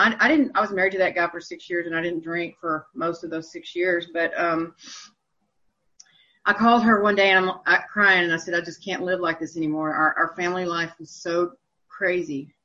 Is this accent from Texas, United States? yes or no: yes; Bryan, Texas, United States; also born or lived in College Station; the Brazos Club is the AA club in Bryan College Station, which is my hometown and where I sobered up.